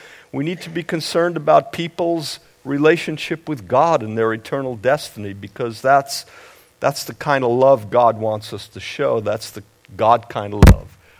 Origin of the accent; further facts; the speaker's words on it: Brooklyn, New York, United States; also born or lived in Syracuse; I grew up in Brooklyn, New York. And I lived in the greater Syracuse area.